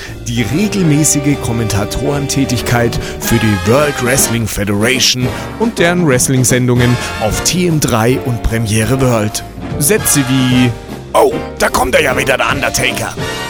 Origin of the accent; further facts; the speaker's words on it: Munich, Bavaria, Germany; born there; Geboren wurde ich 1971 in München, was einen entscheidenden Teil dazu beitrug, dass ich im Bedarfsfall tatsächlich auch in der Lage war und bin, das ein oder andere bayerische Wort auszusprechen